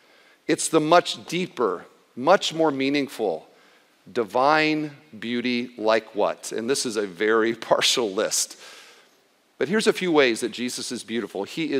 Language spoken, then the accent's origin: English; Indiana, United States; now in Cedarville, United States; I'm from Indiana, I like cornfields.